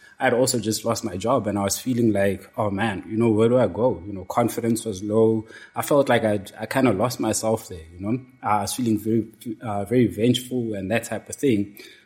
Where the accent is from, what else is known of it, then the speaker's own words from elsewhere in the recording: South Africa; I'm also South African